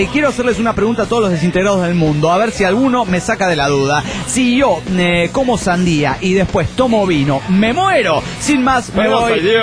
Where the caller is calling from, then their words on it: Monterrey, Nuevo León, Mexico; Hola, soy el relojero de Monterrey.